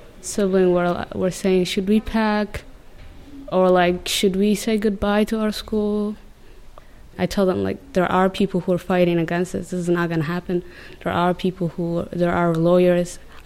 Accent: Sudan; I'm 18 years old. I'm from Sudan.

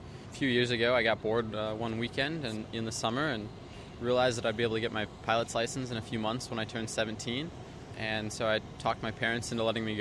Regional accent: Aberdeen, South Dakota, United States; I'll go from San Diego to my hometown of Aberdeen, South Dakota

